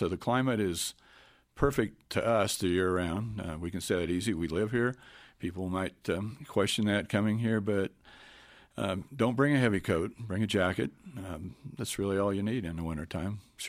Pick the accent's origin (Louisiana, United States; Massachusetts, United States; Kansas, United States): Kansas, United States; I came from Kansas originally, and it's a completely different culture change here.